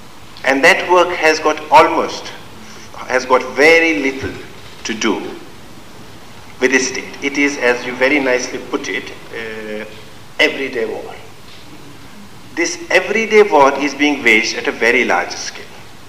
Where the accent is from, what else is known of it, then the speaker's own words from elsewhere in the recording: Pakistan; now in United States; I'm from Pakistan.